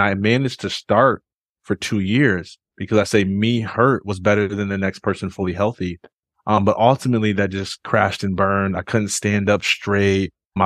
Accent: Jackson, Michigan, United States; I'm originally from Michigan in a small town called Jackson, which nobody knows where that's at, but it's about an hour from Detroit.

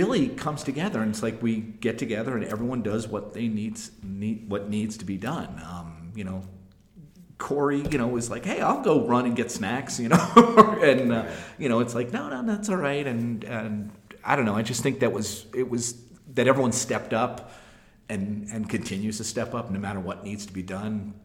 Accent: New York, United States; I grew up outside of New York. My parents took me to Broadway shows

